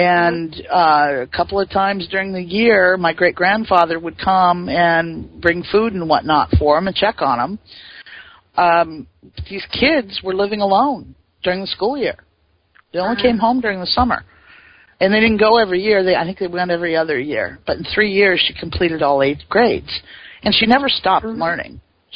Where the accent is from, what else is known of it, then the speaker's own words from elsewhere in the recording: Iowa, United States; I grew up in Iowa, and Iowa is known for its Iowa Basic Skills.